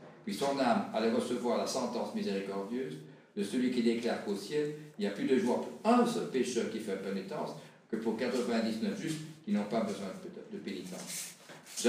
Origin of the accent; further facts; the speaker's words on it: Belgium; Combien de gens disaient chez nous en Belgique